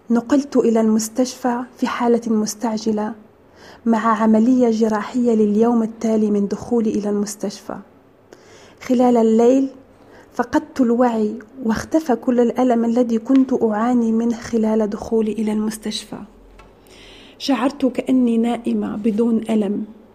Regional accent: France; Arabic is a second language; now in Italy; متزوجة من إيطالي، أعيش في إيطاليا من سنة 2009. أنا ولدت وكبرت في فرنسا، أنا من أصل مغربي، عشت في جو إسلامي،

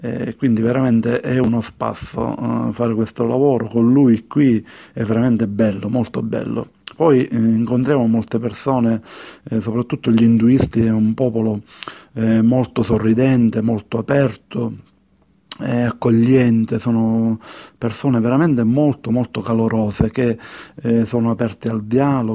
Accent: Sicily, Italy; sono siciliano e in questo momento mi trovo in Indonesia

